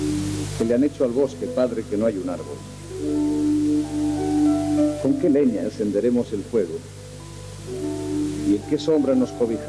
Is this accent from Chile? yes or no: no; Catalonia, Spain; nosotros somos del Mediterráneo. Nosotros formamos parte de una comunidad que se llama Cataluña, en el noreste de la península ibérica.